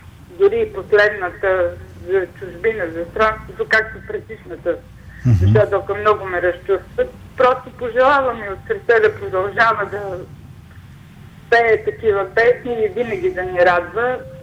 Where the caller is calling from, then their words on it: Sofia, Sofia City, Bulgaria; Ами, от София съм.